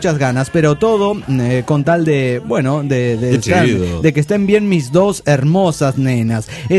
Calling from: Guadalajara, Jalisco, Mexico; de Guadalajara, Jalisco

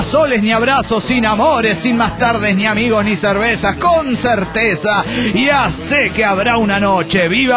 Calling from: Banfield, Buenos Aires Province, Argentina; de Banfield, provincia de Buenos Aires.

